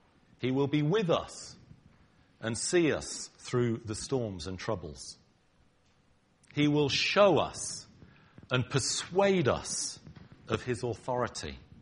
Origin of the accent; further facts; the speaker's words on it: United Kingdom; Are we offended because he's American? Are we offended because I'm British?